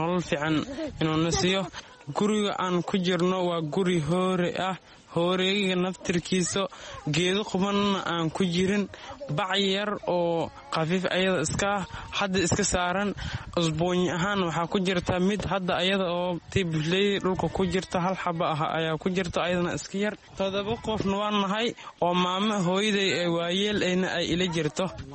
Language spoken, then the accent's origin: Somali; Middle Juba, Somalia; waxaan ka soo barakacnay jabada dhexe ayaan ka soo barakacnay marka wiil soomaaliyeed aan ahay